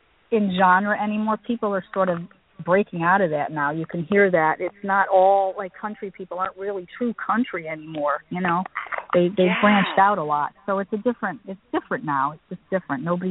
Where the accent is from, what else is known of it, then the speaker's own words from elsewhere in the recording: Rochester, New York, United States; accent: upstate New York; also born or lived in Toronto, Canada; now in Philadelphia, United States; My parents were British, and I was born in Canada, actually, near Toronto. So then we moved to upstate New York, Rochester. I kind of have a upstate New York accent now, but I went to school there.